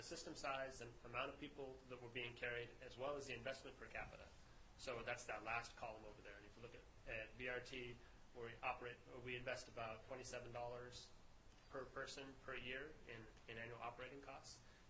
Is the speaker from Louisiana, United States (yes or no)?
no; Meridian, Idaho, United States; now in Seattle, United States; So I grew up here. I went to Meridian High School. I grew up in the Treasure Valley. Went to Meridian High School and began my transit career at Valley Regional Transit back in 2003